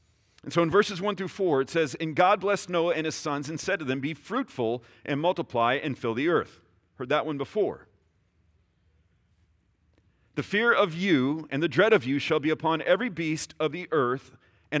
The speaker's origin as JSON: {"language": "English", "town": "Houston", "region": "Texas", "country": "United States", "tie": "born or raised there", "said": "So I've been around flooding. I grew up in Houston. I've seen flooding."}